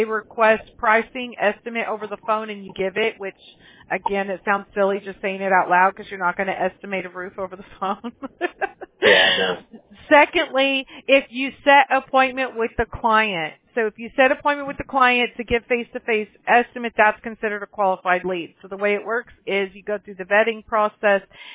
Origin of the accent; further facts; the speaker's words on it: Mobile, Alabama, United States; born there; I was born in Mobile, Alabama, and all my family's from the South, so I understand. We got some woods back there, you know.